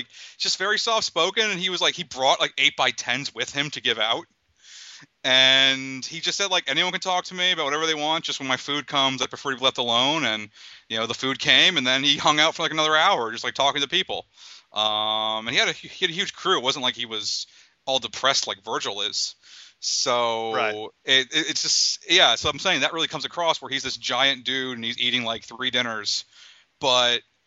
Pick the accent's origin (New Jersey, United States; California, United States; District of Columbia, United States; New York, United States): New Jersey, United States; Asbury Park; Yeah, I'm from Asbury Park, New Jersey.